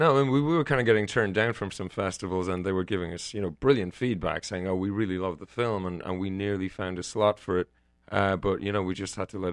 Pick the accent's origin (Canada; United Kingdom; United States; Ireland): Ireland; Dublin, Leinster; accent: Irish; That's right. I'm from Dublin.